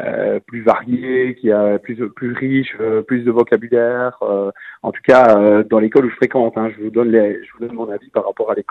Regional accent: Belgium; accent: Belgian French; dans chaque communauté, je veux dire francophone, on a aussi notre accent, on a aussi notre franc-parler

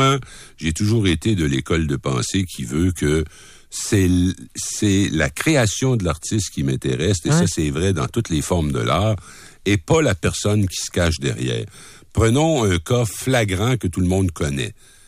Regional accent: Rimouski, Quebec, Canada; Si je pars puis je m'en vais dans mon patelin natal de Rimouski

